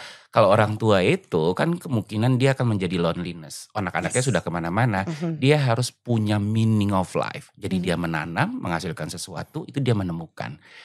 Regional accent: Lampung, Indonesia; Ya gue orang Lampung. Kok lo tahu sih gue orang Lampung?

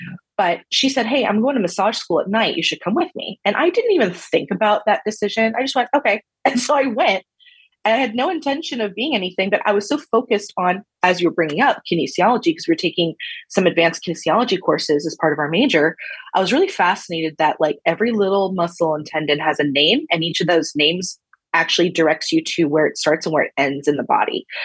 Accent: Los Angeles, California, United States; moved away as an adult; I was like, well, I'm far away from Los Angeles and I don't know how I'm ever going to get back.

